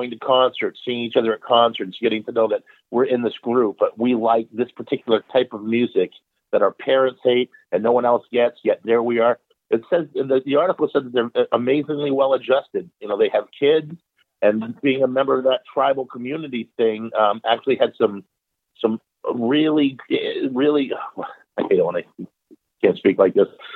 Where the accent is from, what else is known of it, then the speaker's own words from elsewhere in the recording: Bangor, Maine, United States; also born or lived in South Portland; Well, I grew up in Bangor, between Bangor and South Portland, really. And, I just knew that I wanted to get out.